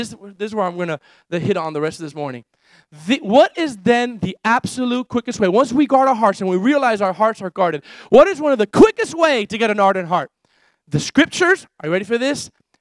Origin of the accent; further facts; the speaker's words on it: Ecuador; We came from Ecuador, and when we were in Ecuador, there's this one song that was in Spanish